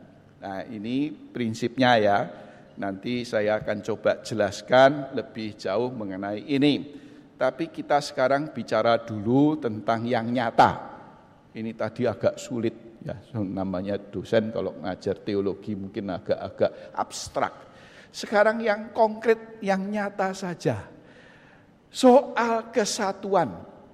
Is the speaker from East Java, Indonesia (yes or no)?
yes; Surabaya, East Java, Indonesia; Nah, salah satunya saya dari GKI, tapi dari Sinode Wilayah Jawa Timur. Saya dilahirkan, dibesarkan di Surabaya. Jadi saya orang Surabaya, kalau nanti dalam khotbah gaya Suraboyonya muncul, mohon dimaafkan.